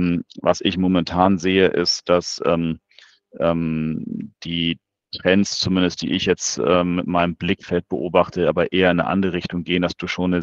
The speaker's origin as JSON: {"language": "German", "region": "Hamburg", "country": "Germany", "tie": "born or raised there", "said": "ich bin halt Hamburger im Sinne von, ich bin hier geboren und bewege mich natürlich mein Leben lang durch die Stadt."}